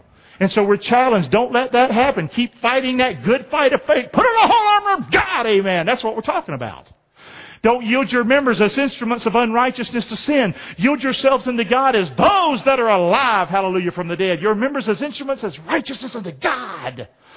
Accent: the South, United States; And I'm from the South. We don't talk like that.

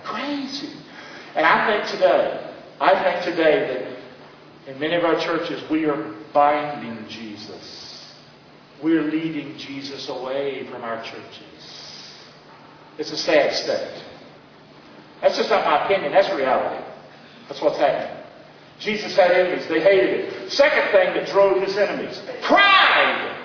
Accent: the South, United States; Because I was raised that way in the South.

